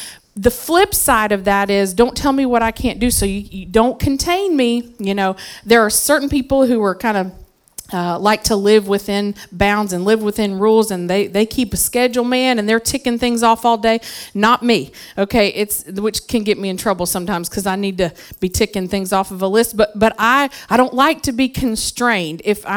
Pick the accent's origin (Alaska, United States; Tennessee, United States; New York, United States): Tennessee, United States; And there's a store in my hometown in Tennessee where I'm originally from, Fleury's Store.